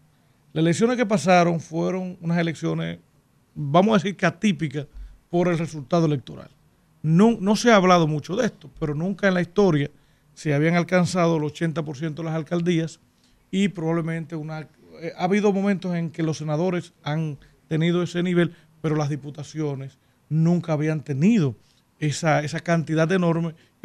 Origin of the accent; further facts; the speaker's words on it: Sabana de la Mar, Hato Mayor, Dominican Republic; aquí hay una compañera que viene de mi pueblo, que en mi pueblo llovía todos los días. Yo no recuerdo, cuando yo era niño, un día que no lloviera en Sabana de la Mar.